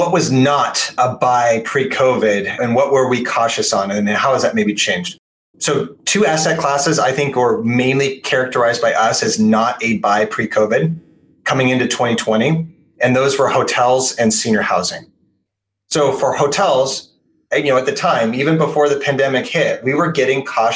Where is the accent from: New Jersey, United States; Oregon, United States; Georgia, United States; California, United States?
Oregon, United States; Portland; my hometown of Portland, Oregon